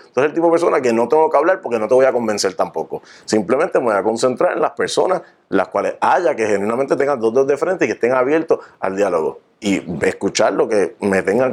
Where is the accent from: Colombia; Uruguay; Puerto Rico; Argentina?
Puerto Rico; San Juan; mi senador es de San Juan, porque yo soy de San Juan